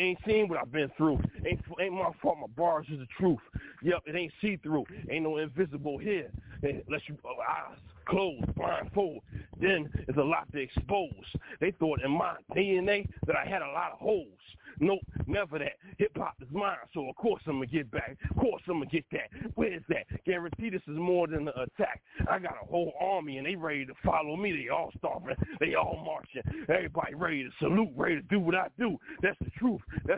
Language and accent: English; Philadelphia, Pennsylvania, United States; I grew up in Philly, and, you know, I just love this.